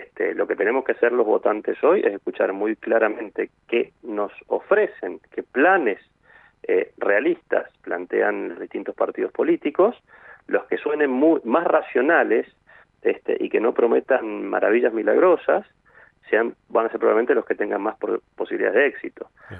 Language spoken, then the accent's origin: Spanish; Argentina; si nosotros como argentinos lo que hemos hecho con la posibilidad de emitir moneda, hemos sido tremendamente descuidados